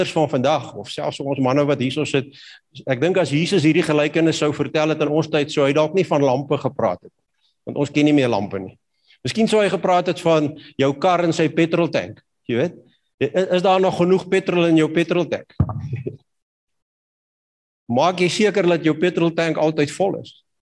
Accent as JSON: {"language": "Afrikaans", "region": "Northern Cape", "country": "South Africa", "tie": "born or raised there", "said": "ek het groot geword in die Kalahari. Min of meer bietjie noord van waar Androle op die oomblik is."}